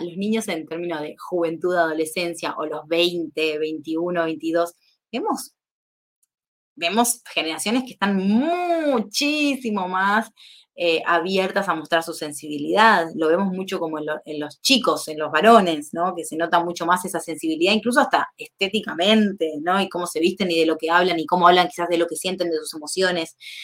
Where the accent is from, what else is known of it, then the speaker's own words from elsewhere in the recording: India; yo vengo de la India y te puedo asegurar que ahí es completamente distinta la forma de vincularse